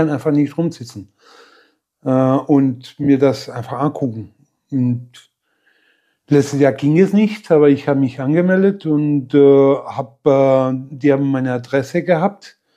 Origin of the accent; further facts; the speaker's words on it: Madrid, Community of Madrid, Spain; Und ich bin in Spanien geboren, 1958.